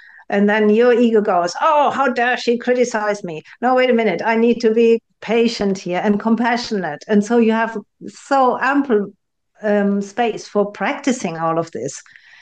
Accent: Germany; now in United Kingdom; let's say I live in the UK, I think the UK is a particularly compassionate country, compared to my home country, which is Germany

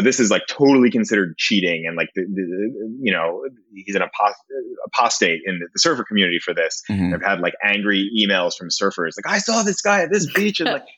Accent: Israel; I'm an Israeli, like I was born in Israel and I'm Jewish.

